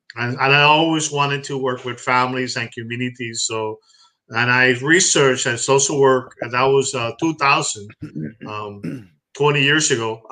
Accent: Puerto Rico; English is a second language; also born or lived in Cuba; Well, I'm Cuban. I was born in Cuba, and I grew up in Puerto Rico. I really learned English when I was 18 years old.

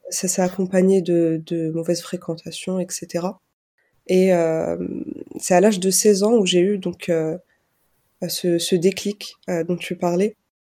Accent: Île-de-France, France; j'ai 23 ans. Je suis originaire d'Île-de-France et je suis toujours étudiante et je suis professeure de Coran aussi à côté.

